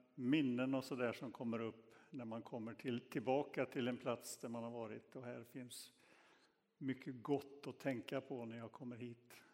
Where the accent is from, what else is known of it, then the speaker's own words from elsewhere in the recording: Donsö, Västra Götaland County, Sweden; Jag minns på Donsö där jag växte upp.